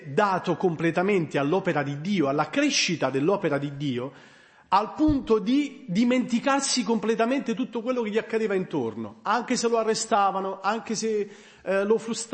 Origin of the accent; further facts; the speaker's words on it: Pomigliano d'Arco, Campania, Italy; io vengo da Pomigliano d'Arco